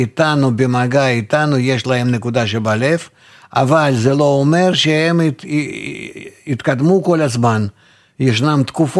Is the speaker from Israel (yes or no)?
no; Belarus; moved away; אני נולדתי בבלרוסיה, אני גרתי שם, אני גדלתי שם, אני מכיר את המדינה הזאת